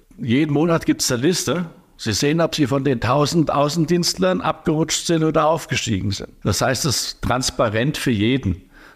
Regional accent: Garbenheim, Hesse, Germany; ich war damals zu dem Zeitpunkt hier in Wetzlar und ich komme ja aus Garbenheim.

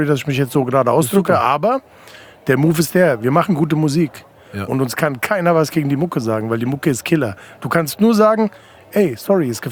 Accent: Frankfurt, Hesse, Germany; ich bin Frankfurter und farblos.

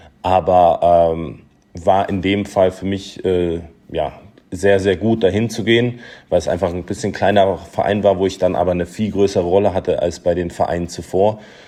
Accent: Munich, Bavaria, Germany; also ich komme aus München.

